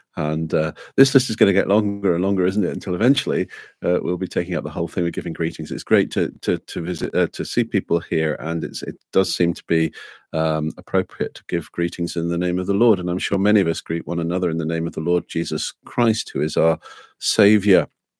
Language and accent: English; England, United Kingdom; now in Australia; I'm English